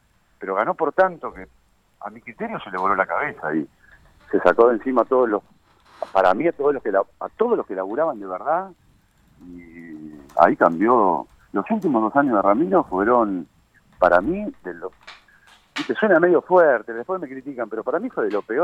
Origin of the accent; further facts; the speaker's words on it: Morón, Buenos Aires Province, Argentina; yo nací en Morón, estudié mi primaria, secundaria, en la Facultad de Morón me recibí y tengo mi oficina a la vuelta del municipio.